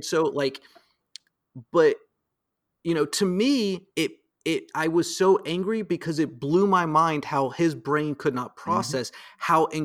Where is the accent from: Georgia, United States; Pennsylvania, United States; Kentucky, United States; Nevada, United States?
Georgia, United States; also born or lived in Florida; Like me, I mean, I was born in Florida, raised in Georgia. We're in the South.